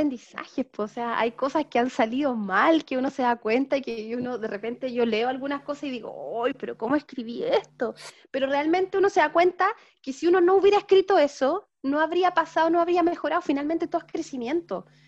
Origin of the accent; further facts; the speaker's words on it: Chile; yo siento que nosotros, como chilenas, chilenos, tenemos una cultura particular